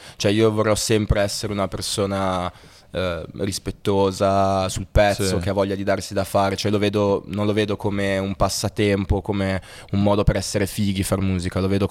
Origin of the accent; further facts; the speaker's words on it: Genoa, Liguria, Italy; non tanto perché essendo genovese devi scrivere in un certo modo o devi sentirti il peso di essere genovese